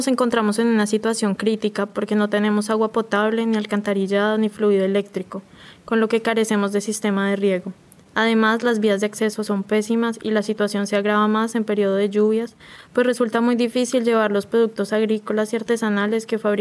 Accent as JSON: {"language": "Spanish", "town": "San Pues", "region": "Sucre", "country": "Colombia", "said": "Vengo de San Pues, un pueblito del departamento de Sucre en el que vivimos unos 14.000 CENUs."}